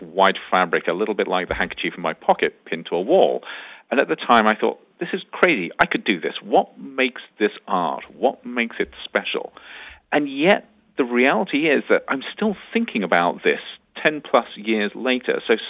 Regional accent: United Kingdom; That particular incident, and of course, being British, it's part of our heritage.

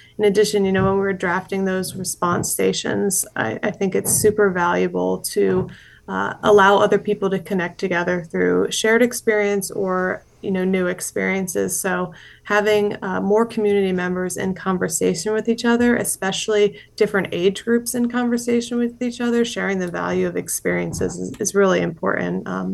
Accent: Dover, Delaware, United States; nostalgic memories for me of growing up in Dover, hearing Del State's marching band playing as you're, you know, driving down 13. I could hear it from my parents' house growing up

